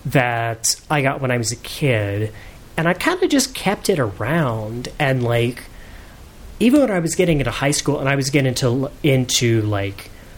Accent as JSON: {"language": "English", "town": "Opelika", "region": "Alabama", "country": "United States", "tie": "born or raised there", "said": "I grew up in South Central Alabama. I was born in Opelika."}